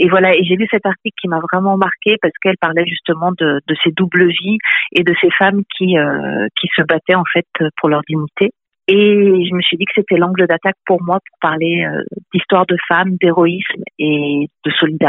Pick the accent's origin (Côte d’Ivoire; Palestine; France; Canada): France; moved away as an adult; now in Belgium; moi je suis française qui vit en Belgique depuis 24 ans, donc c'est vrai que ben, je connais les deux pays.